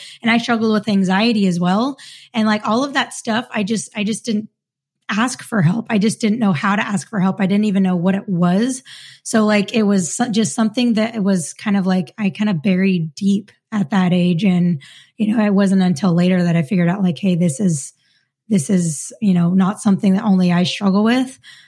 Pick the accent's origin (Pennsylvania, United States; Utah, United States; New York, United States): Utah, United States; And then I transferred back to my home state, Utah State, to finish out my last 3 years.